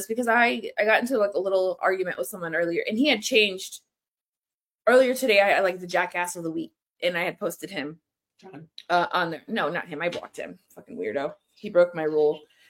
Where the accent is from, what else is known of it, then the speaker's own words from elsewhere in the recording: United States; And I'm speaking as an American. As a United States citizen, born and fucking raised, I used to be proud of this country.